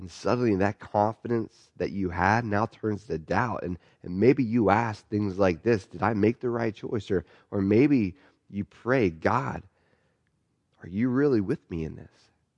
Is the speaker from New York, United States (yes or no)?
no; Pennsylvania, United States; I'm from Pennsylvania, so I'm used to driving in the snow.